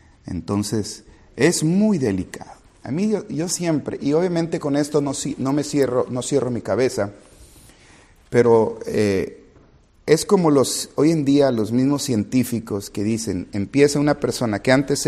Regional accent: Mexico; No, pero nosotros somos mexicanos.

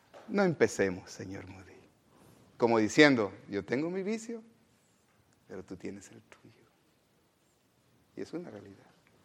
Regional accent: Mexico; Nosotros como buenos mexicanos no podemos dejar el chile.

